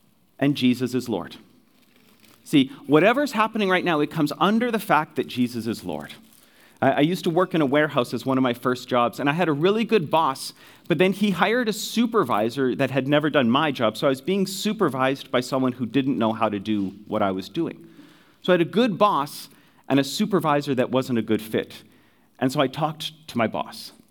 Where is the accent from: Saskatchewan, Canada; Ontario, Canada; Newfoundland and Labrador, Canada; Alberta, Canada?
Alberta, Canada; Edmonton; I am from Edmonton.